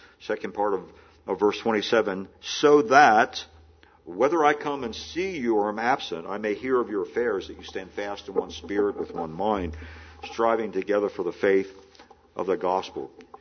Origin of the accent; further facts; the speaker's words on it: United States; as an American